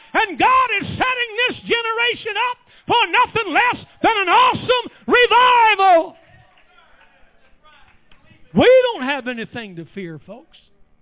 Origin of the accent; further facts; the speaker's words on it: United States; As an American, it stirs me up that somebody can attack our embassy and murder our ambassador and three Americans protecting him.